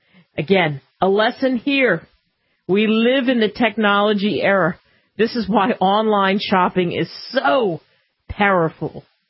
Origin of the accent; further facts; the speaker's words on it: New Jersey, United States; And lots of rain from my hometown, cop says, in southern New Jersey.